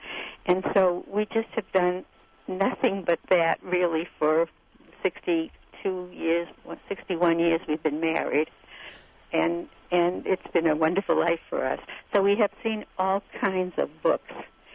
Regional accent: Boston, Massachusetts, United States; I grew up in Boston in a Jewish household, and so I went to the library at Cornell, which, of course, had everything

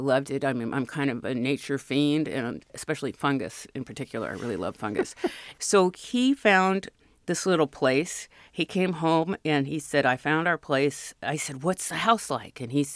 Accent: Richland Center, Wisconsin, United States; born there; I was actually born in a rural area. I was born in Richland Center, Wisconsin.

